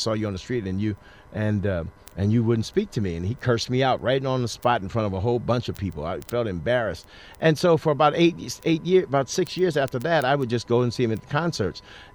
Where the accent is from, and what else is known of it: St. Louis, Missouri, United States